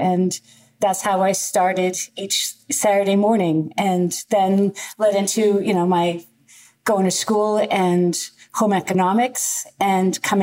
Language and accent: English; Massachusetts, United States; I grew up outside Boston, and PBS, you know, WGBH, PBS was our form of entertainment.